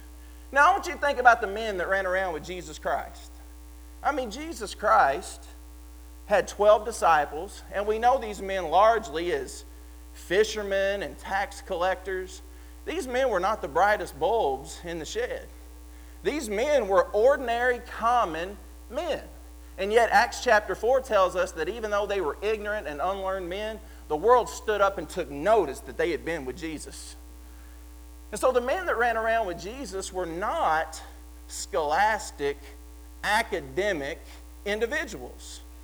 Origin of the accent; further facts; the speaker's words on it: Kentucky, United States; I grew up in Kentucky, and I grew up in the suburbs. I'm not much of a country boy, even though I have an accent.